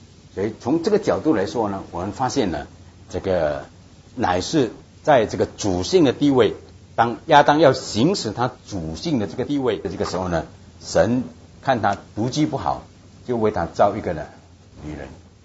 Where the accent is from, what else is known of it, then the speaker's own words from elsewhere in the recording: China; 我告诉你我们中国人重男轻女